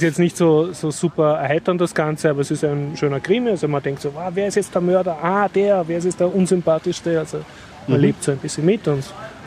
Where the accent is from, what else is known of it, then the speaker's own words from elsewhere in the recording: Vienna, Austria; Also man kennt so die Orte wieder